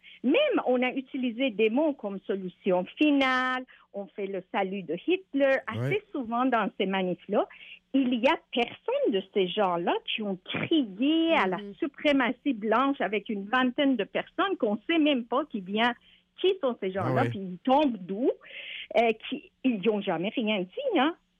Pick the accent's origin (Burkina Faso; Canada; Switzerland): Canada; parce que nous, on est des Canadiens, on n'est pas des Britanniques.